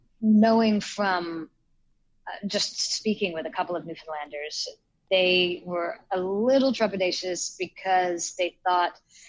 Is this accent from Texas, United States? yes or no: no; Summerville, South Carolina, United States; also born or lived in Charleston / Hilton Head Island; I'm from South Carolina. That's exactly right. I was born in Charleston.